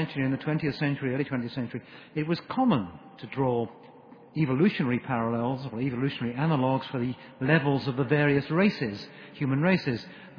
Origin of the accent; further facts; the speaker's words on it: Aberystwyth, Wales, United Kingdom; I was brought up in West Wales in Aberystwyth, which in my youth was a Welsh-speaking town, and still is as long as there are English people in the room.